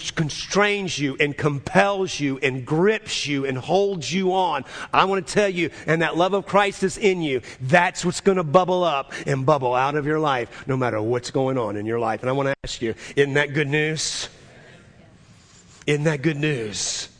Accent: New Orleans, Louisiana, United States; I'm from New Orleans.

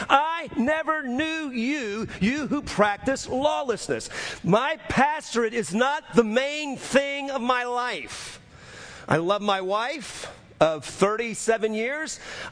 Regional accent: New Orleans, Louisiana, United States; I'm from New Orleans, Louisiana. I've pastored here for 34 years.

